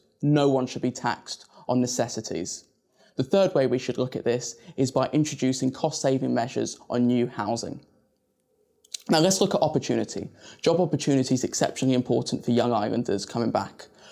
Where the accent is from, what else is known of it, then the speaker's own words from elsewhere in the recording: St Brelade, Jersey; I'm born and raised in St Brelard's. My dad was a mechanic, and my mum a therapist.